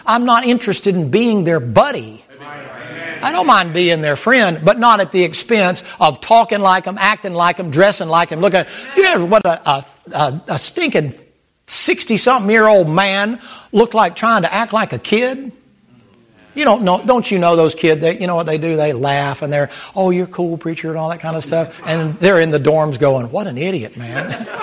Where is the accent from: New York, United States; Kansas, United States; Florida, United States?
New York, United States; No, I was raised in Long Island.